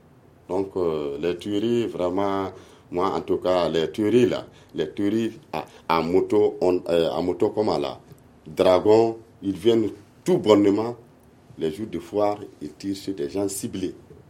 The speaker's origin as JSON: {"language": "French", "town": "Banyangara", "region": "Mopti", "country": "Mali", "said": "Moi, je suis de Banyangara. Je maîtrise mieux Banyangara que Douanza."}